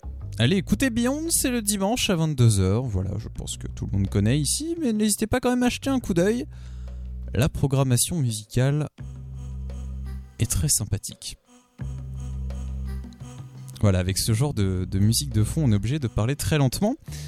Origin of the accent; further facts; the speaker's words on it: Hauts-de-France, France; accent: Picard; Oula, alors là mon accent picard est déjà endormi